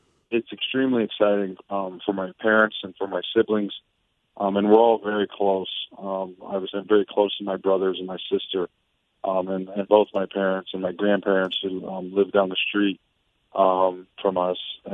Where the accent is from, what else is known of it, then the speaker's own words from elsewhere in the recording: Midwest, United States; Even though I grew up in the Midwest and like I wasn't around it my whole life